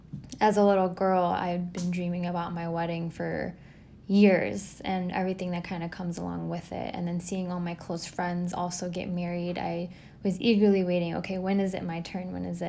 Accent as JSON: {"language": "English", "country": "Pakistan", "said": "We are a Pakistani family, and so our weddings are huge."}